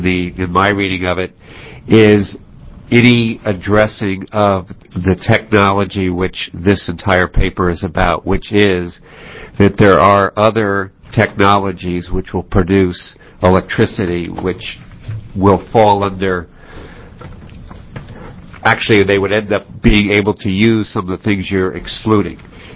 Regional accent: Ashland, Oregon, United States; I'm from Ashland, Oregon.

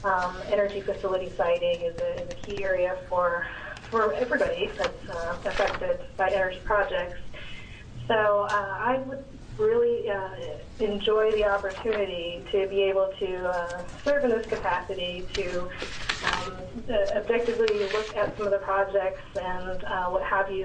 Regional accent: Warm Springs, Oregon, United States; I am a longtime resident, lifetime resident of Oregon, and I was born and raised in Warm Springs. I'm a citizen of the Confederated Tribes of Warm Springs.

